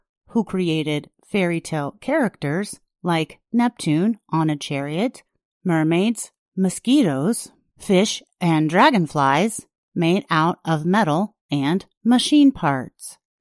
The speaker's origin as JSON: {"language": "English", "town": "Starokostiantyniv", "region": "Khmelnytskyi Oblast", "country": "Ukraine", "tie": "born or raised there", "said": "My Ukraine is my hometown of Starokostyantyniv in the western Khmelnytsky region."}